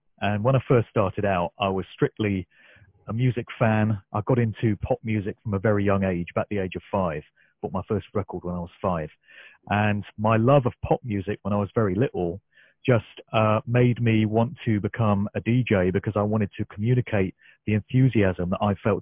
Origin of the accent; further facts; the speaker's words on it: Oxford, South East England, United Kingdom; first of all in my hometown of Oxford, then all over the UK